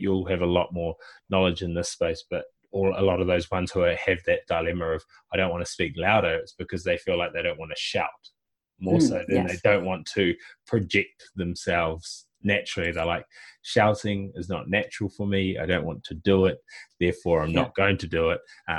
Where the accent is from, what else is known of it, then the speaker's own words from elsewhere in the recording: New Zealand; being a New Zealander